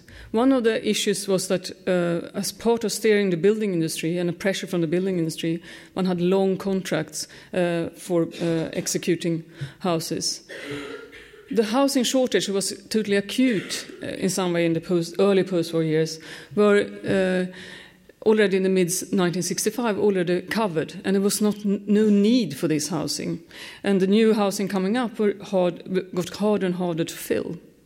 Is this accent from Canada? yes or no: no; Stockholm, Stockholm County, Sweden; English is a second language; Growing up in Stockholm in the 1970s